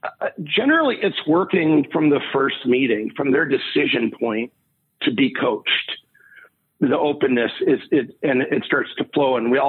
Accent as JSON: {"language": "English", "town": "Chicago", "region": "Illinois", "country": "United States", "tie": "born or raised there", "lives_now": "Atlanta, United States", "said": "I will certainly, develop my local Atlanta network, but I'm born and raised in Chicago for 30 years."}